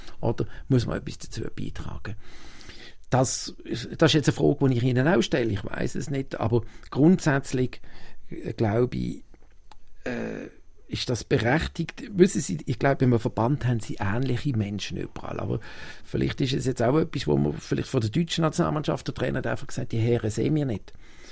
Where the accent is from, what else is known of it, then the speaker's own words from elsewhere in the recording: Switzerland; als Schweizer